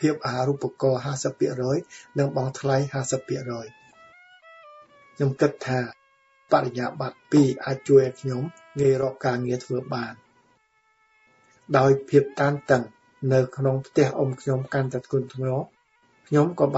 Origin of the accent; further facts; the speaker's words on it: Siem Reap, Cambodia; ស្រុកកំណើតរបស់ខ្ញុំស្របតាមក្តីប្រាថ្នារបស់ខ្ញុំកាលពីមុននោះខ្ញុំបានដឹងថាខ្ញុំមានសមត្ថភាពអាចប្រឡងប្រជែងយកលេខរៀងខ្ពស់ដើម្បីបានជ្រើសរើសទីកន្លែងធ្វើការដូចចិត្តឬអត់ទេព្រោះខេត្តសៀមរាបរបស់ខ្ញុំមានបេក្ខជនច្រើន